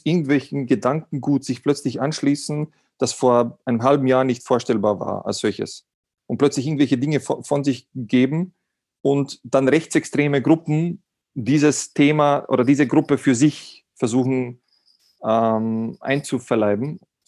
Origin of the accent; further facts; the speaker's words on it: Austria; als wie bei uns in Österreich. Ich rede jetzt von Österreich.